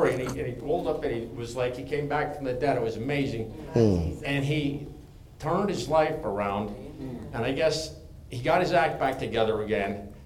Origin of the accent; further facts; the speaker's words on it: Connecticut, United States; I come from Connecticut, and I come out of Craig Boer's church